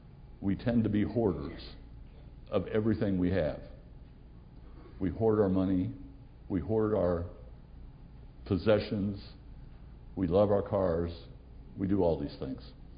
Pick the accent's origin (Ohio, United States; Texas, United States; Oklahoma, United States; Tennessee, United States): Ohio, United States; I grew up in Ohio in a farm community, and they're the most patient and faithful people in the world.